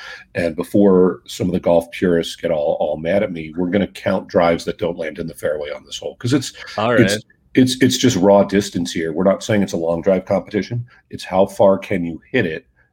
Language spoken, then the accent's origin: English; Florida, United States; now in San Diego, United States; look, I grew up in Florida. I live in San Diego, and I've never seen anything like this place.